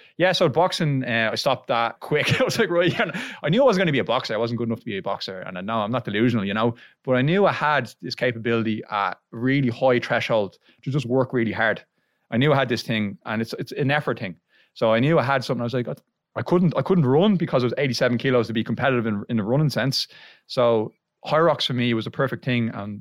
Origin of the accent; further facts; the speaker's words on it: Blagestown, Ireland; So I'm originally from Blagestown, but living in City Santa now with the missus the last few years